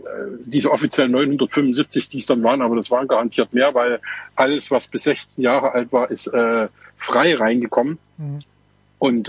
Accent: Meerane, Saxony, Germany; vielleicht auch, weil es meine Heimatstadt war, Merane, aber es war ein unfassbares Erlebnis.

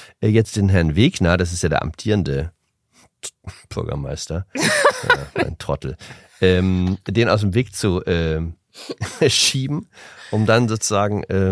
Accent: Northern Germany, Germany; weil ja als Norddeutscher ich auch schnell dann dazu neige, die Silben zu verschlucken

